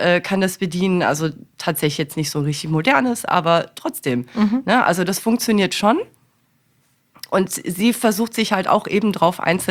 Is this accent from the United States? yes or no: yes; Massachusetts, United States; German is a second language; Ich komme ja aus Massachusetts.